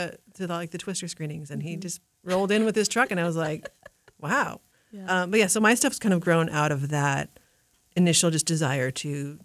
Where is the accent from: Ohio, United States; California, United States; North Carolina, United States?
California, United States; I hail from Southern California, the little known home of cinema.